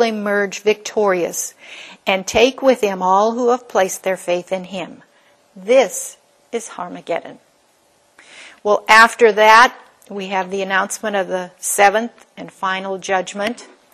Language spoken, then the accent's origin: English; Minneapolis, Minnesota, United States; Now, I grew up in Minneapolis, and I remember they took us up in the Fauché Tower.